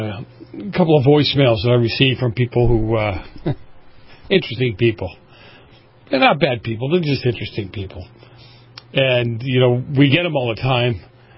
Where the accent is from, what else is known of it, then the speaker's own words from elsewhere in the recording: Boston, Massachusetts, United States; Many of you know I grew up in Boston